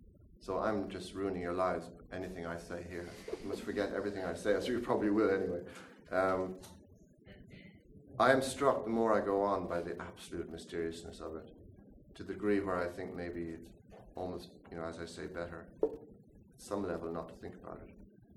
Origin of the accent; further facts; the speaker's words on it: Ireland; as an Irish person, that's a very mysterious idea